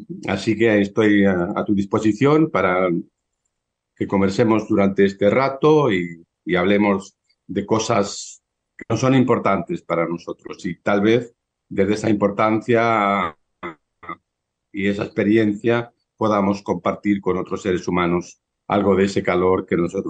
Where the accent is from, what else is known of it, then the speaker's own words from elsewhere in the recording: Spain; born there; Yo nací en España.